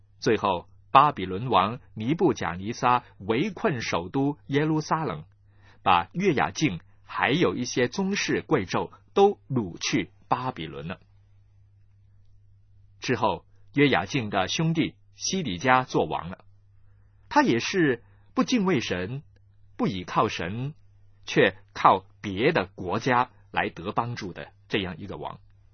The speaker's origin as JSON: {"language": "Chinese", "country": "China", "said": "就像我们中国人很喜欢写诗，用这种题材呢来呢表达更丰富的内心的深情一样。"}